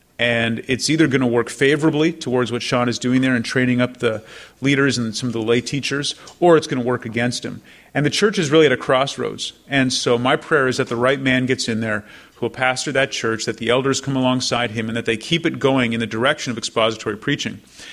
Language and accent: English; Canada; now in United States; I'm a Canadian citizen, and so it wasn't until January that I was able to get my green card